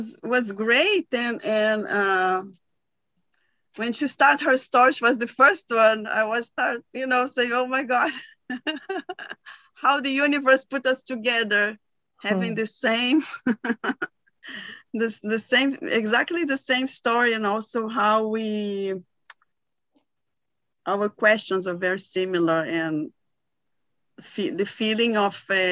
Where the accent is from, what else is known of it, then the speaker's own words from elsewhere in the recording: Brazil; English is a second language; I born in the sixth. I'm from Brazil